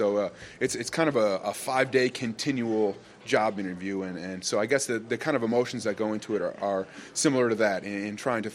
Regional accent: Sharon, Wisconsin, United States; I'm getting calls from people back in my hometown, you know, in Sharon, Wisconsin.

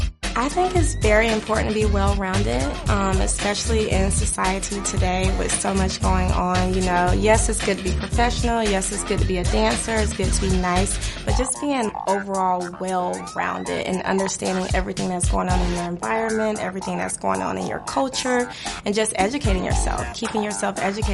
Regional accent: Jacksonville, Florida, United States; I am from Jacksonville, Florida, and I'm a Los Angeles Rams cheerleader.

